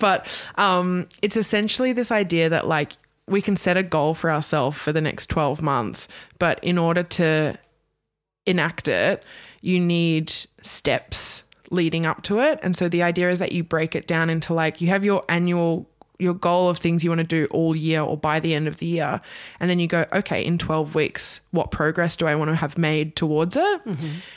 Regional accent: Australia; So obviously I put in, I'm coming from Australia

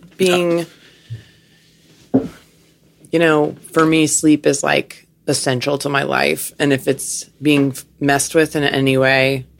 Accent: Virginia, United States; also born or lived in New York; I grew up in Virginia on the East Coast, which is the suburbs. It's Southern culture and car culture.

